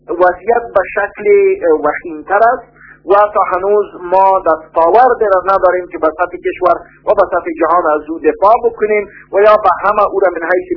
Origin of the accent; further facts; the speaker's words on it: Afghanistan; ما افغان هستیم